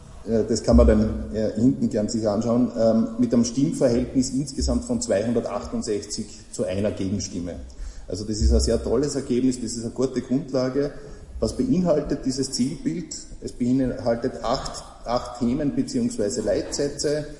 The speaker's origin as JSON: {"language": "German", "region": "Vorarlberg", "country": "Austria", "said": "ich bin ein Vorarlberger mit steirischem Migrationshintergrund."}